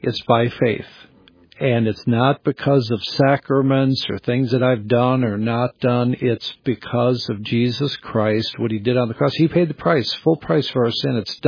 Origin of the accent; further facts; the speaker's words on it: Oshkosh, Wisconsin, United States; I was raised in Oshkosh, Wisconsin